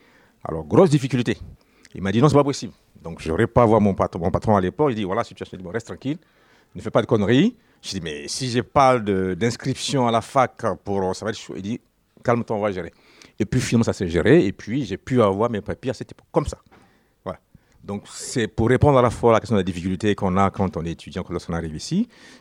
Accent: Côte d’Ivoire; moi je viens de Côte d'Ivoire

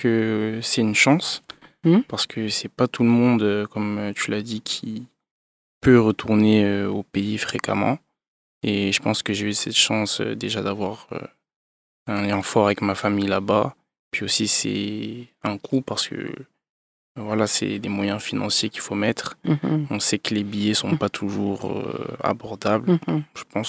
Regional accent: Montpellier, Occitanie, France; j'ai grandi à Montpellier. J'ai étudié à Montpellier aussi

